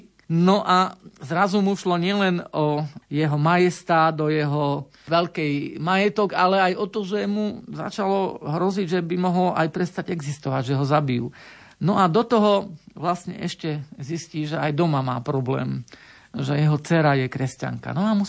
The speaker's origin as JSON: {"language": "Slovak", "town": "Detva", "region": "Banská Bystrica Region", "country": "Slovakia", "tie": "born or raised there", "said": "bol som doma, v mojom rodnom dome, lebo som rodák z Detvy, hoci tam už roky žiaľ nemôžem bývať."}